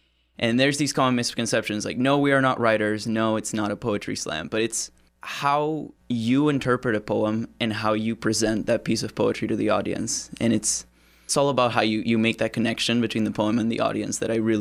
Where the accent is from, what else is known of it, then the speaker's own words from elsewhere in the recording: Argentina; English is a second language; So I come from Argentina. I wasn't born originally here, and I had to take an English class, actually. This is my second language.